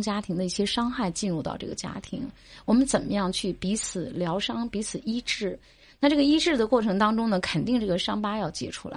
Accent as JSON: {"language": "Chinese", "region": "Beijing", "country": "China", "said": "你像我们北京人跟人讲，一个那个跨栏背心"}